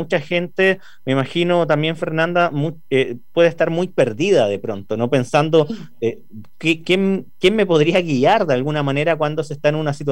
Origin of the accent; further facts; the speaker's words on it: Chile; quienes somos chilenos